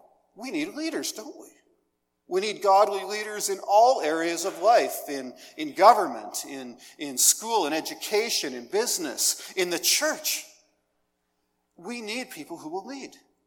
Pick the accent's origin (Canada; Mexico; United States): Canada; Toronto, Ontario; also born or lived in Alberta; I'm from Toronto, but I don't ask. I ended up out there for a while pastoring.